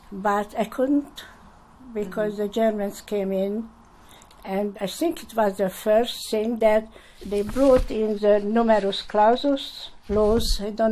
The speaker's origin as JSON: {"language": "English", "region": "Budapest", "country": "Hungary", "tie": "born there", "second_language": "English", "said": "I was born in Hungary, Budapest"}